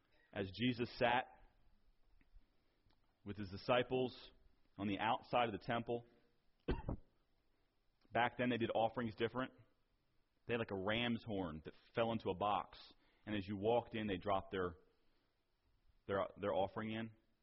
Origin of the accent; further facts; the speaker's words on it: New Jersey, United States; I remember as I grew up in New Jersey at Open Bible